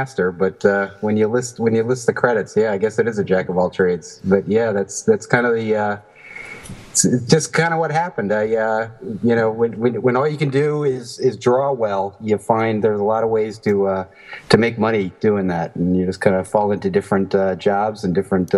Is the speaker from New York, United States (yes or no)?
yes; New York, United States; And I ended up moving to California. That's because my dad's work took him there, and so I was growing up in New York at the time.